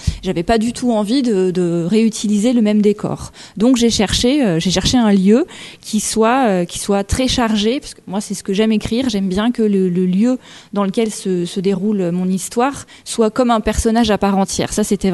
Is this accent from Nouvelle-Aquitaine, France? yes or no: yes; Poitiers, Nouvelle-Aquitaine, France; born there; Alors oui, je suis née à Poitiers, mais c'est vrai que ma famille maternelle est originaire de Bourgogne.